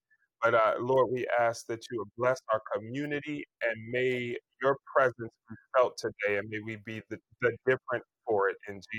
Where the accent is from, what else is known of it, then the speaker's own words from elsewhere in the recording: Columbus, Ohio, United States; I certainly live in the DMV or the Washington, D.C. metro area, but home where I was born and raised is in Columbus, Ohio.